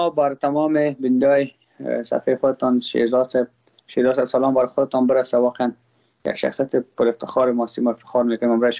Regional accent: Afghanistan; ما خود ما افغان هستم.

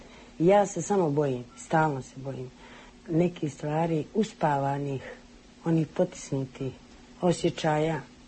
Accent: Mostar, Federation of Bosnia and Herzegovina, Bosnia & Herzegovina; Meni je moj grad jako drag, ja sam Mostarka

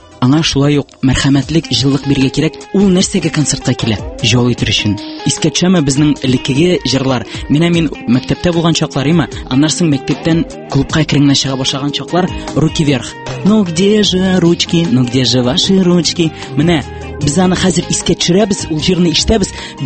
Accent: Biklyan, Tatarstan, Russia; Мин үзем Ашалы ягыннан, Тукай районы Биклән авылында минем балачагым шунда үсте.

